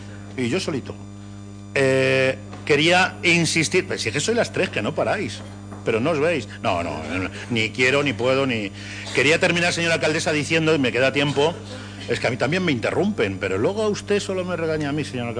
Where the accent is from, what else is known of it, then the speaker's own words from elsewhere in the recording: Spain; yo sí voy a estar en esa manifestación sin ninguna bandera como español defendiendo los derechos de las españolas